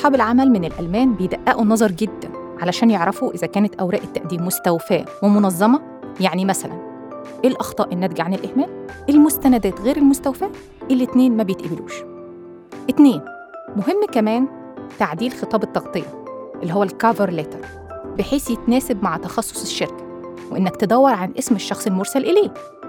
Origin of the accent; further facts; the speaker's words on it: Egypt